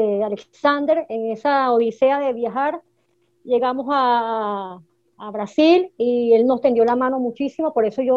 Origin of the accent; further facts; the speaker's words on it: San Antonio de los Altos, Miranda, Venezuela; also born or lived in Caracas; yo de chiquitiquitica nací, bueno, por supuesto que nací en Caracas, pero me mudé para San Antonio de los Altos.